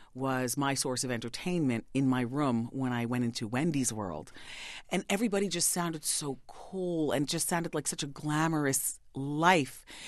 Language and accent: English; New Jersey, United States; Growing up in New Jersey, a suburb of New York, that part of Jersey that I grew up, I'm 48 years old.